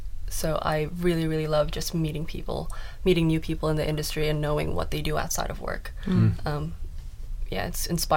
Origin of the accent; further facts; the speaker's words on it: South Korea; English is a second language; now in Australia; Because I'm not Australian, and I'll never be Australian.